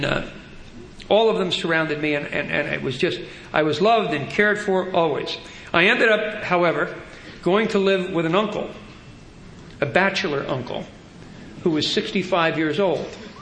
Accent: New Jersey, United States; I should tell you, I am Irish and Catholic, and I come from a huge Irish family in New Jersey, none of whom are alcoholic.

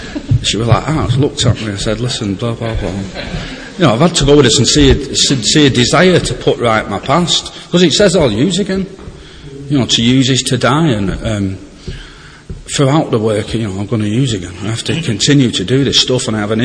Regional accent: Preston, North West England, United Kingdom; I have an own group in Blackpool, and I'm from Preston, to get that in.

